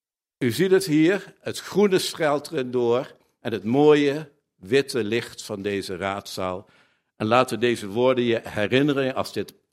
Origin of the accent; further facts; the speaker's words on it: Zevenaar, Gelderland, Netherlands; Want ik ben een jongen uit Zevenaar, ik ben daar geboren. Voor mij was het in mijn jeugd Duven en Diem was het.